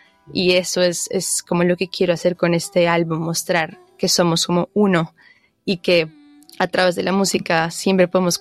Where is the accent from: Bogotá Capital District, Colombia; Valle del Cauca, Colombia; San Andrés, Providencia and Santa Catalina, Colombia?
San Andrés, Providencia and Santa Catalina, Colombia; San Andrés; also born or lived in Bogotá; yo crecí en San Andrés Islas y bueno, nací en Bogotá, pero llevo la isla siempre en mi música y en el alma